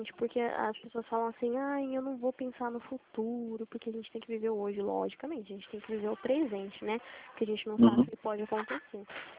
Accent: Limeira, São Paulo, Brazil; Eu sou aqui de Limeira, São Paulo

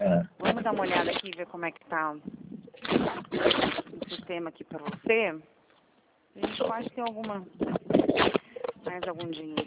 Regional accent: Espírito Santo, Brazil; Eu sou do Espírito Santo.

